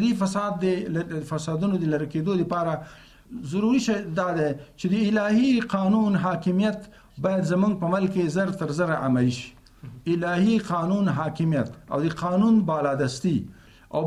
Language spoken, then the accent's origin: Pashto; Afghanistan; مګر دا مونږ افغانان یو چې تصمیم نیسو من افغانان باید بین افغانی مذاکرات وکړو